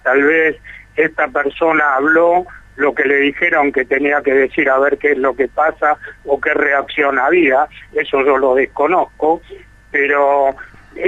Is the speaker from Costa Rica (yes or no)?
no; Argentina; realmente nos indignó, creo que como muchísimos argentinos